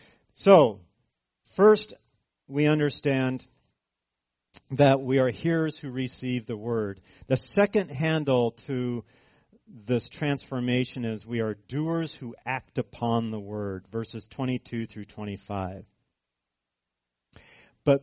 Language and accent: English; California, United States; Because I'm from California.